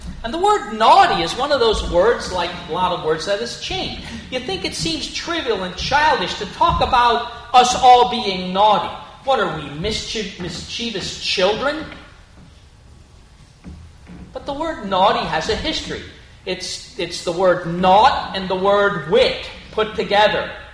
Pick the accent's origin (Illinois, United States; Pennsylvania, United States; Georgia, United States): Pennsylvania, United States; Emmaus; I just remember growing up in Emmaus, growing up in St. Anne's Catholic Church and going to midnight mass.